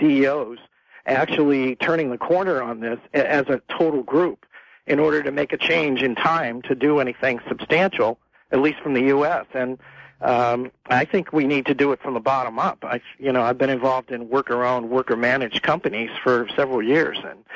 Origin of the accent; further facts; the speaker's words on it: United States; And I guess it's because I'm an American, and I look at it from the U.S. side of it.